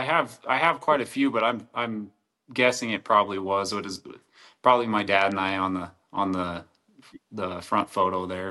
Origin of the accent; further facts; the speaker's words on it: Idaho, United States; So I'm originally from Central Idaho. Yeah, I grew up when, geez, I mean, it was kind of the transition between the deer being really good and then the elk kind of coming